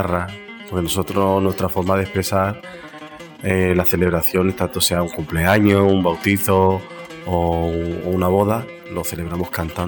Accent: Barcelona, Catalonia, Spain; allí en una peña que se llamaba Manuel de Falla, allí en Nou Barri, porque yo soy de Nou Barri.

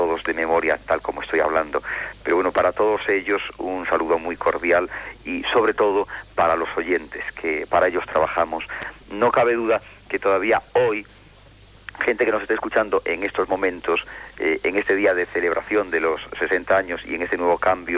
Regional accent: Galicia, Spain; also born or lived in Catalonia; como gallego que soy, mi primera emisora fue en Galicia, en Radio Popular de Orense.

